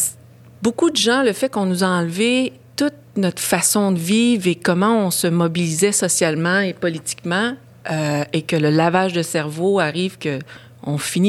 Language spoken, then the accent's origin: French; Schefferville, Quebec, Canada; Mon père, lui, Québécois, pouvait faire le choix, mais pas ma mère. Fait que moi, j'ai grandi dans ce train-là jusqu'à l'âge de 11 ans. À chaque année, je prenais le train. C'était chez nous, au Chefferville.